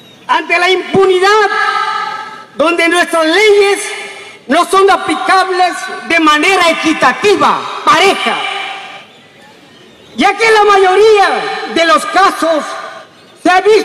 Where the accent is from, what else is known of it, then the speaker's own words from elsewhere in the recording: Oaxaca, Mexico; Y es tiempo que nosotros como mexicanos, oaxaqueños y los pueblos del Istmo fusionemos nuestra fuerza